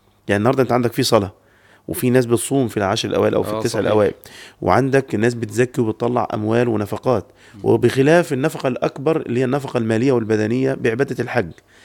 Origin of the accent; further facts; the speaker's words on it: Egypt; من فترة كده حصل زلزال عندنا في مصر